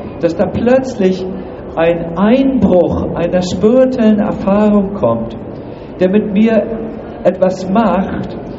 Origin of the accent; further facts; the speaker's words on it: Hamburg, Germany; accent: Hamburg; ich wurde immer als Hamburger angekündigt, jetzt darf ich auch mal Hamburgisch sprechen.